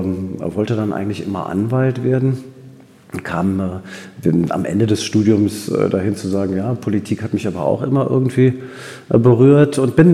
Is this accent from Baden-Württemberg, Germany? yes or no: no; Berlin, Germany; born or raised there